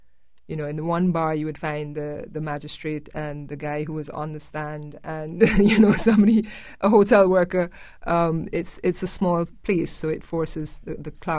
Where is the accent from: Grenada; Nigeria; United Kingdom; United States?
Grenada; born there; my parents are from Barbados, or one parent is from Barbados, the other is from Jamaica. I was born in Grenada.